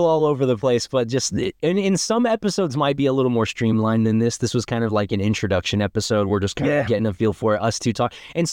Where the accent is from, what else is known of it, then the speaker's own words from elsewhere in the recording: Idaho, United States; also born or lived in Utah; I pretty much lived in Idaho my whole life. I was born in Utah, but I've lived here since I was a kid.